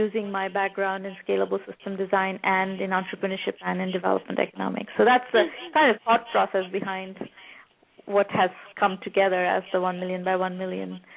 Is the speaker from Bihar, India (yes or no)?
no; Kolkata, West Bengal, India; because I grew up in Calcutta, which is, I don't know how much you know about it, Calcutta is a rather poor city. I don't come from a poor family or that kind of a background